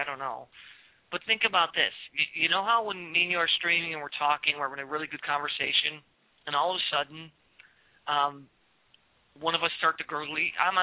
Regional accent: Chicago, Illinois, United States; moved away as an adult; Now I'm traditionally from Chicago. I was in Chicago for 43 years. So I just actually moved out here.

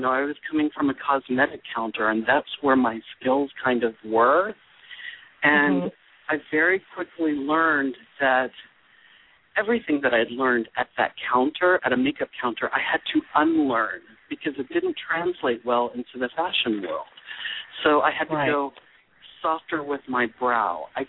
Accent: Texas, United States; And again, coming from a very small town in Texas, remember I said, you know, being growing up in the South, we have a way of talking

